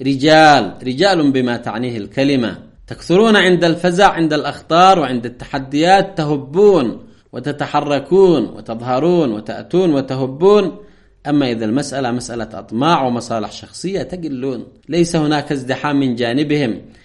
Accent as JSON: {"language": "Arabic", "country": "Yemen", "said": "هؤلاء نفتخر بهم كيمنيين، ويجب أيضا أن نقتدي بهم."}